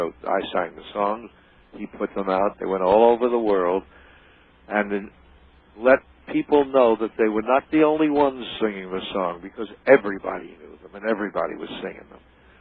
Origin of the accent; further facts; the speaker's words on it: Winnipeg, Manitoba, Canada; First of all, I come from Canada.